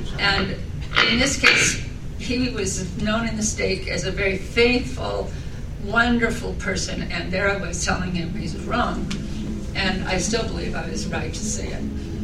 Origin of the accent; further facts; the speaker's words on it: Indiana, United States; I'm from Indiana.